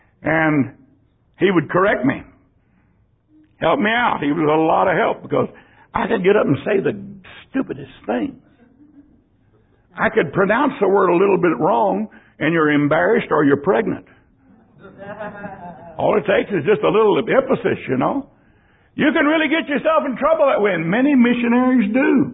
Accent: San Antonio, Texas, United States; I was raised up in San Antonio.

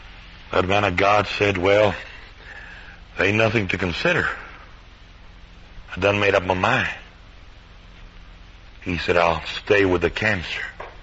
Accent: United States; I grew up here in the States, but my father and my grandmother, they lived in Mexico.

